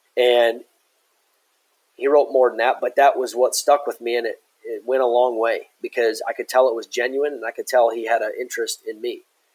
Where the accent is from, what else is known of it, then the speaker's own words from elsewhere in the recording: Brookings, South Dakota, United States; You know, I grew up around Brookings, South Dakota, as my dad's side of the family is all from Elkton, South Dakota.